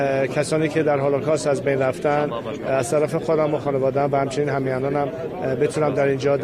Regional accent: Iran; به عنوان یک ایرانی آزادی خواه، به عنوان یک ایرانی که به همسایگی و رابطه دوستانه و رابطه حسنه اعتقاد داره

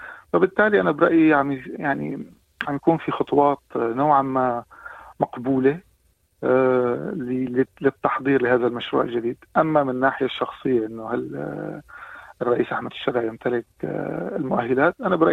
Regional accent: Syria; ننسى الواجبات تبعنا كسوريين لحنا اليوم، سواء في الداخل أو في الخارج

